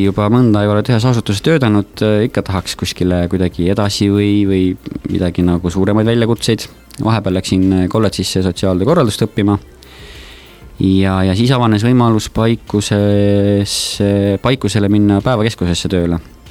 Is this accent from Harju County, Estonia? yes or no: no; Pärnu, Pärnu County, Estonia; olen täitsa siit Pärnust pärit. Sündinud, kasvanud, elanud, tööd teinud, õppinud